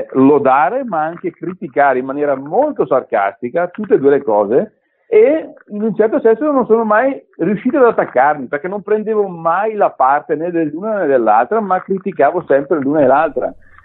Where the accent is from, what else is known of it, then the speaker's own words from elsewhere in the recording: Brescia, Lombardy, Italy; E sono cresciuto in un'Italia completamente diversa da quella che leggiamo adesso